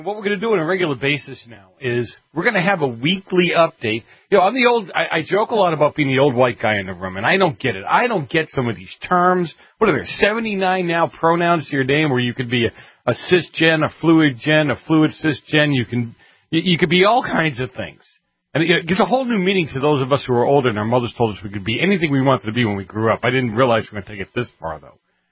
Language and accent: English; Boston, Massachusetts, United States; I'm from Boston. You know, we have like 60 colleges in Boston. And we still can't speak the King's English.